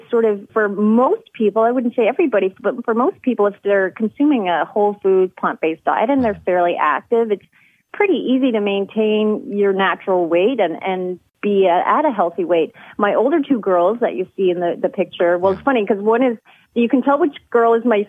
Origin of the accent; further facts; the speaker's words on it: Newfoundland and Labrador, Canada; but I also grew up in a very small town in Canada. I grew up in Newfoundland, and there just was not much available there.